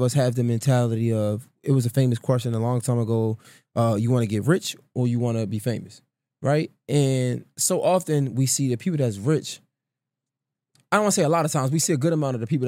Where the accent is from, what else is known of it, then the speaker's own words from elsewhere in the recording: Baltimore, Maryland, United States; you're from Chicago, I'm from Baltimore.